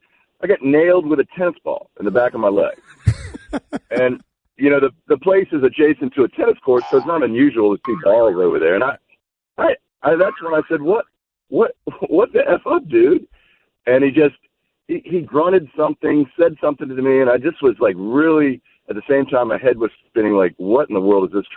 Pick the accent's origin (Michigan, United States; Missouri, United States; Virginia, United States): Virginia, United States; Fairfax; moved away as an adult; also born or lived in Pittsburgh; I'm from Fairfax. I was born in Pittsburgh, but grew up in Fairfax.